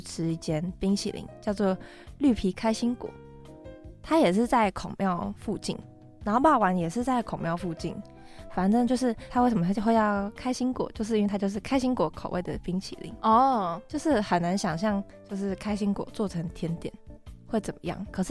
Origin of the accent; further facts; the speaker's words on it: Tainan, Taiwan; 对，我是台南人